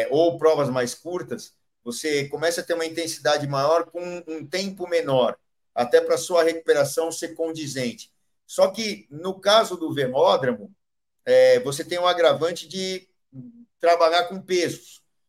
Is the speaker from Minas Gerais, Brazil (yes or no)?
yes; Barbacena, Minas Gerais, Brazil; quando eu competia lá, quando era pequeno lá em Barbacena, isso nos anos 80, 90.